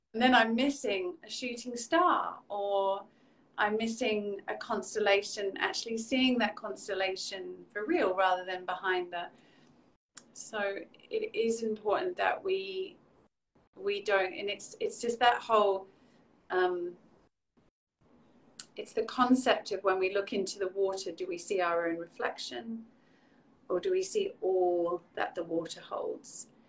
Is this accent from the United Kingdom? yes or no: yes; England, United Kingdom; now in Australia; I have aligned myself as an English person to recognize that the jacaranda coming out and blossoming is an indication to a time of year.